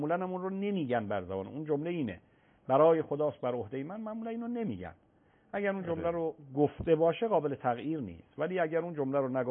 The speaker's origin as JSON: {"language": "Persian", "town": "Tehran", "region": "Tehran Province", "country": "Iran", "tie": "born or raised there", "said": "دیگه از قدیم الایام دیگه آبا و اجدادی تهران و متولد"}